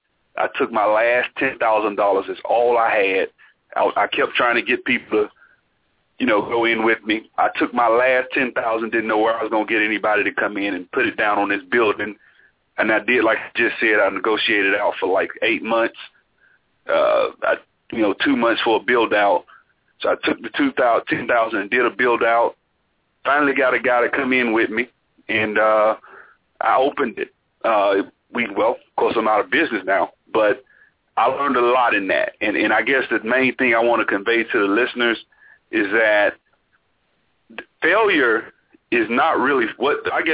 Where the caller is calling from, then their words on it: Alabama, United States; I'm calling from Alabama.